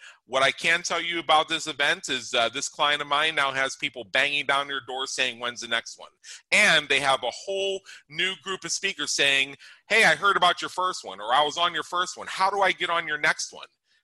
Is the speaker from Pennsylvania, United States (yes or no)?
yes; Pittsburgh, Pennsylvania, United States; now in Las Vegas, United States; 7 years ago, I moved from Pittsburgh, Pennsylvania to Las Vegas, Nevada. One of the driving reasons, aside from the fact that I wasn't built for snow and I just you know, didn't really like where I came from, candidly.